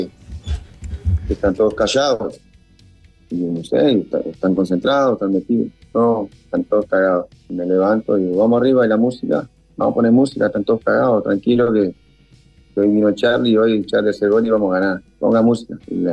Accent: Uruguay; Y el español mío no era el español de ustedes, era el español mío, que era el uruguayo

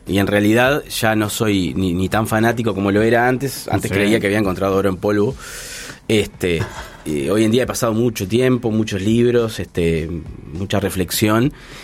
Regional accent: Uruguay; ¿quiénes somos los uruguayos?

